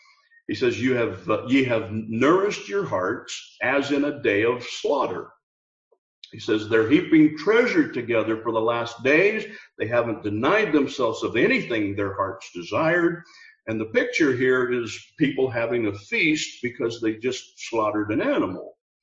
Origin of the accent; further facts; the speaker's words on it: United States; So I tell you, as an American, I know American Christians don't know anything about real persecution.